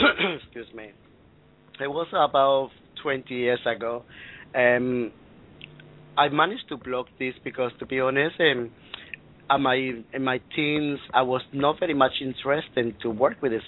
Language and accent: English; Colombia; first language Spanish; English is a second language; now in United Kingdom; basically I'm come from South America in Colombia. I've been in the UK now for the past 35 years